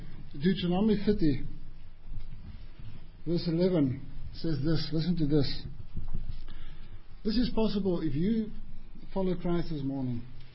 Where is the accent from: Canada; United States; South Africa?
South Africa; first language af; English is a second language; My accent came brutal. I'm Afrikaans-speaking South African, so Kieran can tell you my accent is brutal.